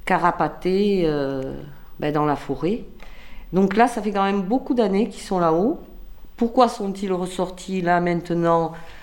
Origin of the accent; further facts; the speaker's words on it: Tournefeuille, Occitanie, France; nous venons, certes de Toulouse, mais d'un petit bled autour de Toulouse qui s'appelle Tournefeuille.